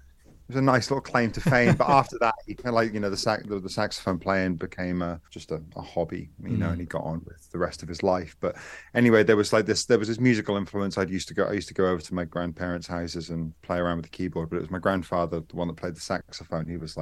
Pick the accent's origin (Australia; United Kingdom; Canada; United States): United Kingdom; Norwich, East of England; So, I'm English. I born in Norwich, Norfolk. Mm-hmm. Lived there. I'm always a bit vague on the years. I think I lived there till I was